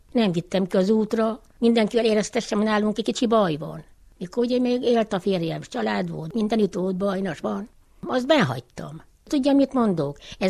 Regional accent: Csöb, Harghita, Romania; also born or lived in Sibiu; Nem itt születtem, a Szebenbe születtem, gyerekkoromban a szüleimmel hazajöttünk, ide mentem férhez, ebbe a faluba, s itt éltem le az életemet.

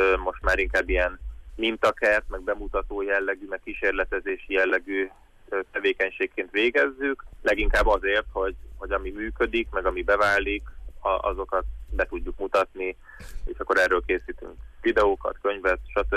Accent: Budapest, Hungary; alapvetően budapesti gyerek vagyok, meg Budapesten nőttem föl, meg Budapest agglomerációjában, tehát így városi környezetben, meg városi családból származom.

